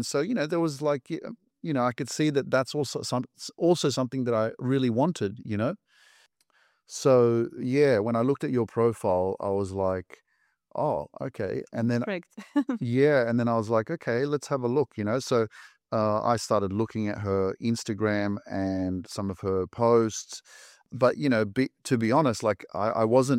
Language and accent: English; Australia; that's how I was raised in Australia, you know, around my parents, obviously, but my family and, you know, always family coming from Poland to Australia, visiting us. And, you know, we had this connection with Poland.